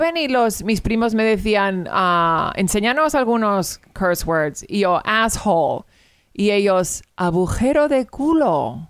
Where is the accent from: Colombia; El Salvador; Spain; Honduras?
Spain; Madrid, Community of Madrid; now in United States; Hola, soy de Madrid.